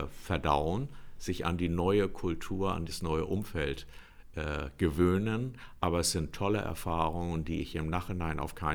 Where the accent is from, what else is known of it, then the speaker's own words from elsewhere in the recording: Baltic coast, Germany; ich bin an der Ostsee aufgewachsen